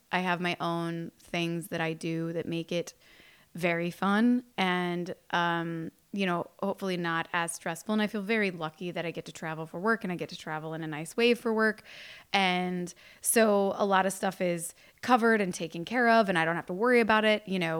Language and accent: English; Kentucky, United States; I grew up in Kentucky.